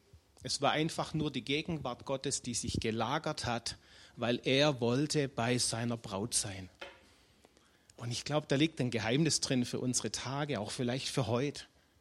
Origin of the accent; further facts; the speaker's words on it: Schwäbisch Hall, Baden-Württemberg, Germany; ich komme aus Schwäbisch Hall.